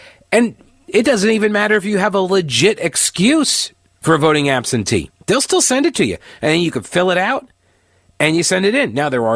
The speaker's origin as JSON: {"language": "English", "town": "Long Island", "region": "New York", "country": "United States", "tie": "born or raised there", "said": "Look, as somebody who comes from originally the Northland up there, I grew up on Long Island."}